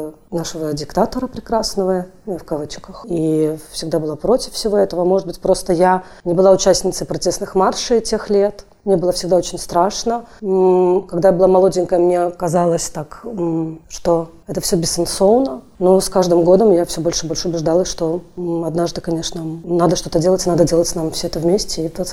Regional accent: Belarus; accent: trasianka; моя тросянка, которая во мне присутствует, даже вот моя русская речь, она все равно с белорусским акцентом. Я имкнусь выучать белорусскую мову зараз. Вельми соромлюся, что я на ей тренно говорю, что у меня шмат русских слов.

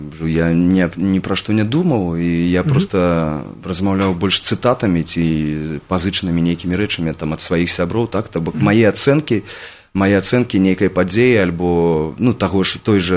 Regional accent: Gomel, Gomel Region, Belarus; я быў звычайны, я нарадзіўся ў Гомелі.

